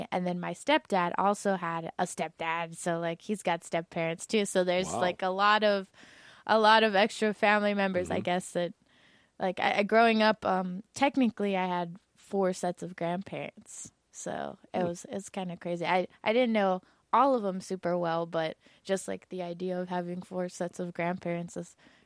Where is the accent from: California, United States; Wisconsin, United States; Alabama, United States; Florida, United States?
California, United States; East Los Angeles; So I've kind of spent my newer songs writing about like what it was like growing up in East